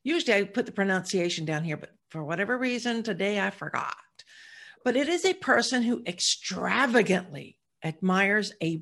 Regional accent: South Carolina, United States; I didn't live in South Dakota. I grew up in South Carolina. Must be something about the South.

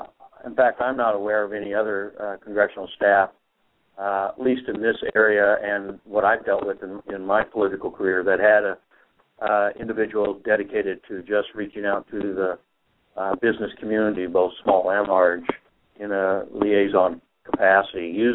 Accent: California, United States; now in Arizona, United States; So I came from California, and I love it here in Arizona. I'm glad to be here.

